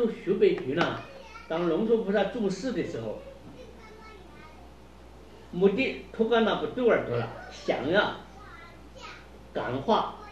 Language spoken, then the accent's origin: Chinese; Tibet, China; 但是依照我们西藏人大家所传说的